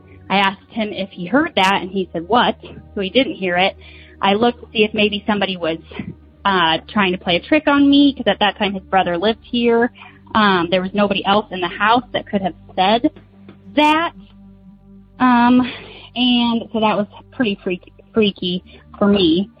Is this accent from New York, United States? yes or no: no; Iowa, United States; I am from Iowa, and I'm hoping not to be interrupted by my two little ones.